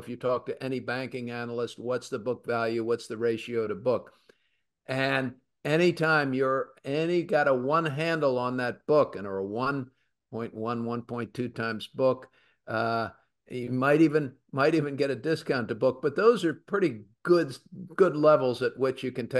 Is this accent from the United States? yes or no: no; Ireland; I mean, I'm Irish. We can repress most anything